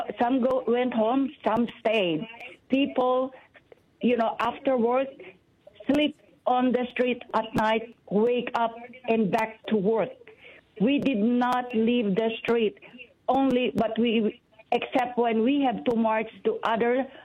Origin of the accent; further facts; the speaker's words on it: Philippines; now in United States; and I'm from the Philippines, and I'm now a citizen of the United States.